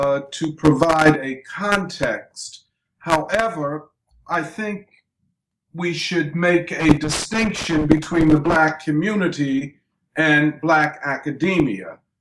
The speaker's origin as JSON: {"language": "English", "town": "Philadelphia", "region": "Pennsylvania", "country": "United States", "said": "North Philadelphia is where Temple is. I am from North Philadelphia."}